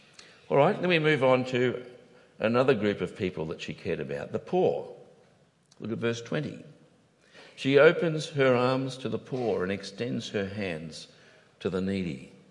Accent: Papua New Guinea; When I was growing up in Papua New Guinea, we had a servant. All the years that we lived there, we had a servant who worked in our house. And over the 30 years that we were there

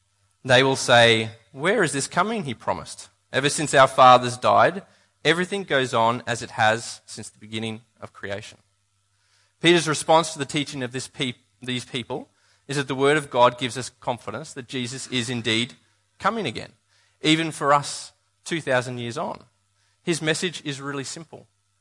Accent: Sydney, New South Wales, Australia; I'm from Sydney myself, so it's really nothing at all for me to be here.

